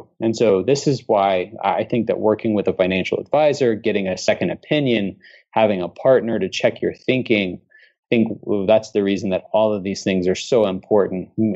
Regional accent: Alabama, United States; And then, you know, I'm from Alabama, so we'll use an Alabama football one.

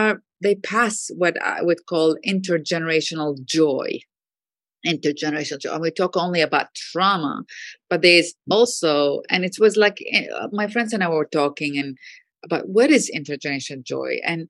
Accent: Iraq; Well, I grew up in Iraq, and there are three things that really impacted, I would say, my life

